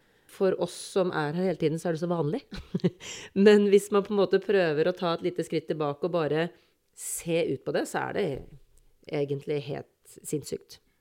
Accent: Holmlia, Oslo, Norway; jeg har vokst opp på Holmlia, bodd her I, nå blir det 46 år. Barna mine vokser opp her, og jeg veldig Holmlia-patriot, jeg veldig glad I Holmlia.

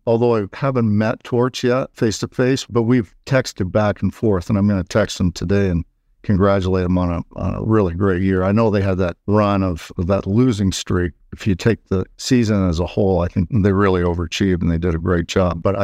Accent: Corunna, Ontario, Canada; also born or lived in Sarnia; I was born in Sarnia. I grew up in Corunna, Ontario, which is just a little town outside of Sarnia. Our hockey arena was actually in Moortown, which is even a smaller town than Corunna.

